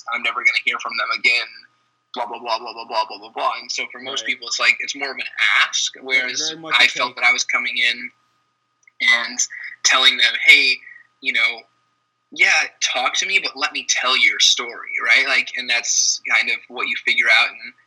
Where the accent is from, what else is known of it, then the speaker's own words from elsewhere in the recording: Phoenix, Arizona, United States; I had gone to the University of Miami from Arizona, born and raised in Phoenix, wanted to get away and see a different side of the country